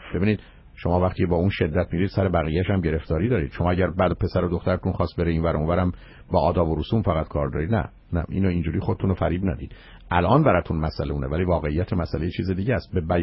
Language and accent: Persian; Iran; ما ایرانی هستیم و اینم جشن ماست،